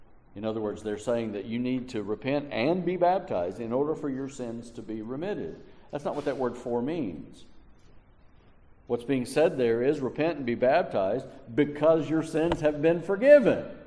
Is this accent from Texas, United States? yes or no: yes; New Braunfels, Texas, United States; I tell people, I'm from New Braunfels. Oh yeah, where's that? Well, it's near San Antonio.